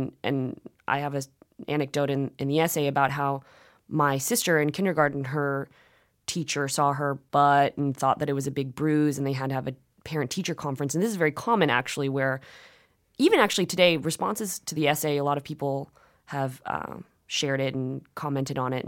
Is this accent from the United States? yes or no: yes; United States; my parents were born in South Korea. I'm Korean American